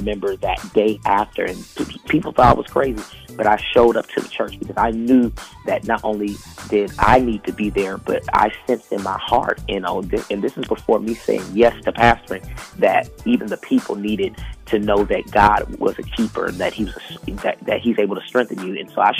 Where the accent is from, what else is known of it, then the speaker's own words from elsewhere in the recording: Seattle, Washington, United States; You know, I come from Seattle, Washington, and, you know, this is where I've been living, was born and raised with two amazing parents.